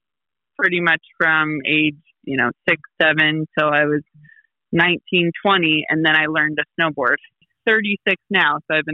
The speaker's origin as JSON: {"language": "English", "region": "Colorado", "country": "United States", "tie": "born or raised there", "said": "I am a Colorado native. I have two young kids, ages 5 and 3, and, you know, growing up in Colorado"}